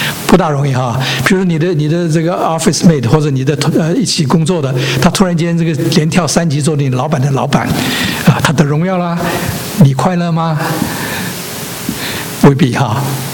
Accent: China; 特别我们来自这个五千年文化的这个中国呢

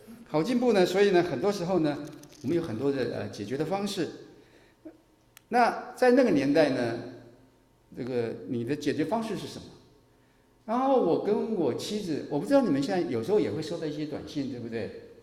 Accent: Taiwan; moved away as an adult; 我们从台湾来，然后要到美国念书的时候

